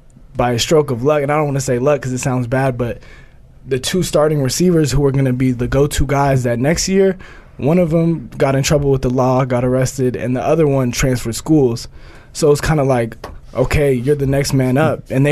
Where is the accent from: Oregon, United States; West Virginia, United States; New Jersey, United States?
Oregon, United States; Yeah, I'm from Oregon.